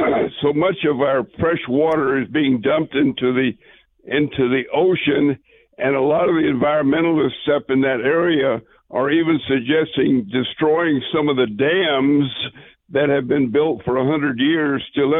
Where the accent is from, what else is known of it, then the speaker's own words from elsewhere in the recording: California, United States; Hi. I'm from Northern California.